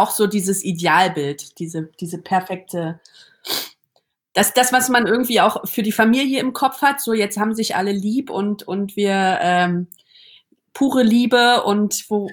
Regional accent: Berlin, Germany; ich bin im Neubaublock aufgewachsen, am Rand von Berlin.

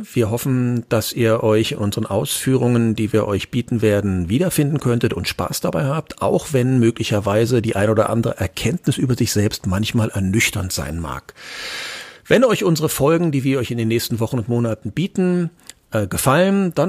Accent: Berlin, Germany; ich komme aus Berlin

